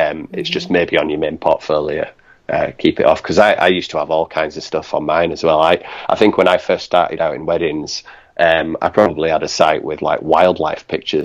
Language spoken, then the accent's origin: English; Yorkshire and the Humber, United Kingdom; accent: Yorkshire; it's my thick Yorkshire accent coming through again.